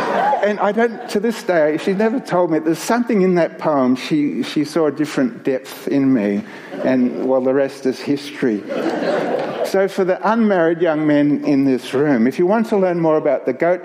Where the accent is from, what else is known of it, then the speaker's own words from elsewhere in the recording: Myrtleford, Victoria, Australia; in my childhood growing up in Myrtleford